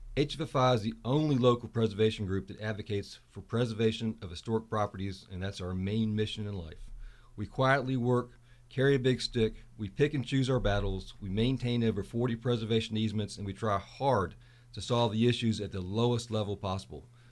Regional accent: Fredericksburg, Virginia, United States; I've lived in Fredericksburg my entire life. I grew up in Lower Caroline Street. I live on the same block I grew up on. I went to school here.

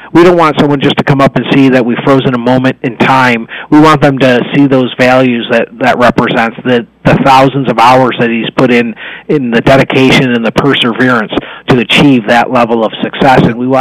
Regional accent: Buffalo, New York, United States; I grew up in Buffalo, so this is a Bills fan saying this

